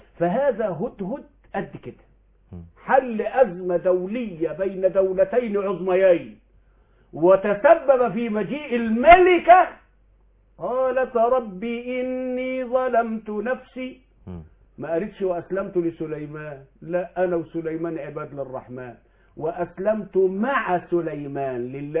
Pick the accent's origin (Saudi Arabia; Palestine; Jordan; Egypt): Egypt; Mansoura, Dakahlia; عندنا في المنصورة